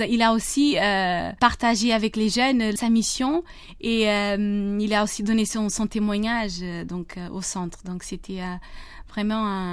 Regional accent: South Portugal, Portugal; French is a second language; Je viens du sud du Portugal. Je suis en fait d'origine capverdienne. Je ne suis pas d'origine portugaise, mais j'habite au Portugal depuis toujours. Je suis née là-bas.

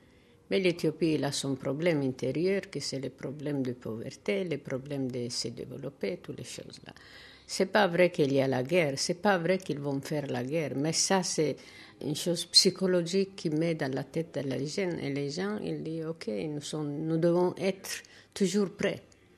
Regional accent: Eritrea; French is a second language; moved away; Je viens d'Érythrée et je sais comment c'est la situation.

